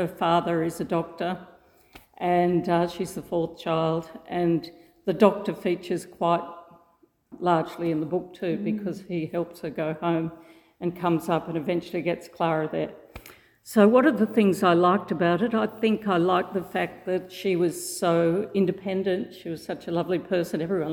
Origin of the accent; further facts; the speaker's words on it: Sydney, New South Wales, Australia; moved away; also born or lived in Kurri Kurri / Perth / England; But mostly Sydney, then went to Perth for 4 years, then went to England when I was seven, and then came home around 12 and back to Sydney again.